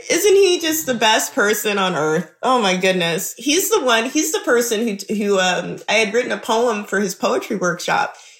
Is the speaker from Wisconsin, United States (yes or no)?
no; Chicago, Illinois, United States; also born or lived in Memphis; So I grew up in Black barbershops, Black beauty salons. I grew up in Chicago and Memphis.